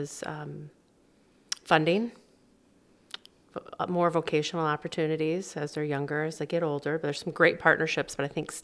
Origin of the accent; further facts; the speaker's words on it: Wauseon, Ohio, United States; coming back to my hometown of Wauseon.